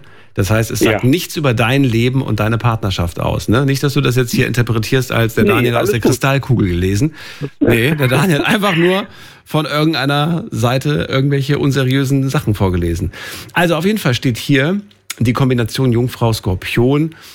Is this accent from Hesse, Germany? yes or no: yes; Frankfurt, Hesse, Germany; Du, als ich 15, 16 war, da war, wenn es ein Date gab, dann war immer irgendwie, lass uns, bin ja aus Frankfurt